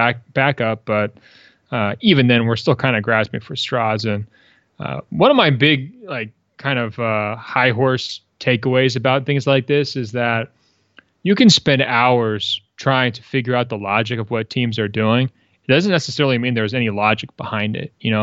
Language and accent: English; Portland, United States; I'm from Portland originally.